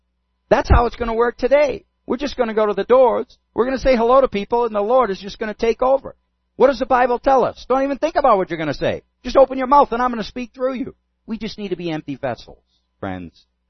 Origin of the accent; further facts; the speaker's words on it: New England, United States; I said, "Patriot shirt? I'm from New England."